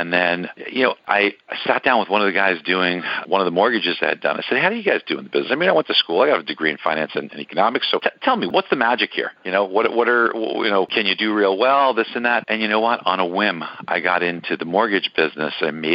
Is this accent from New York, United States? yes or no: yes; Brooklyn, New York, United States; I grew up extremely poor, David. I grew up in Brooklyn, New York. My parents were immigrants, lost my dad when I was a young boy.